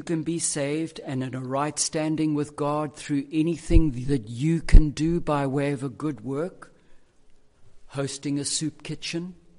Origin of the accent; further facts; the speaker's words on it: Durban, KwaZulu-Natal, South Africa; now in Cape Town, South Africa; I come from Durban.